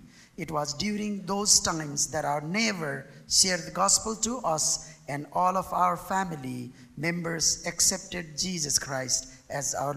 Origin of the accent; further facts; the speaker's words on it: Nepal; English is a second language; from Nepal.